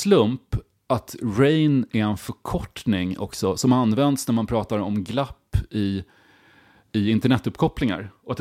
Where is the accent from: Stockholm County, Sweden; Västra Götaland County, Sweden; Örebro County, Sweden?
Örebro County, Sweden; Karlskoga; Och hemma i Karlskoga så var människor så rädda för dem att de kallar dem för fyra meter stryk.